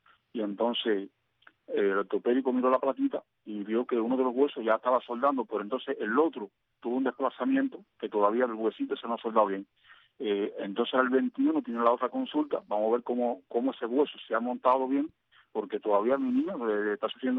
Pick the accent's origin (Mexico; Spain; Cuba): Cuba